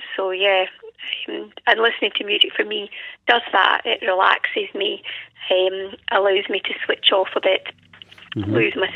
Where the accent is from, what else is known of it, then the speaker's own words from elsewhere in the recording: Scotland, United Kingdom; I'm originally from the West Coast, mm-hmm. And although I was born and brought up in quite a small village inland, I can't think of anything better than being on the West Coast, mm-hmm.